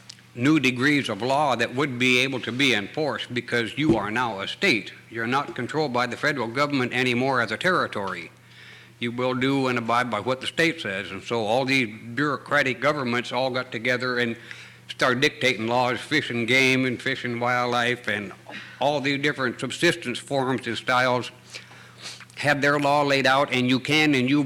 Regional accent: Juneau, Alaska, United States; born there; I was born in Juneau.

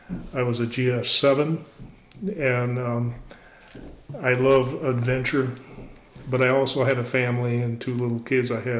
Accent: Applewood, Colorado, United States; I was born in Denver, Colorado, and I had a pretty normal, childhood. We lived out in Jefferson County near a golden place called Applewood, and went to Wheat Ridge High School.

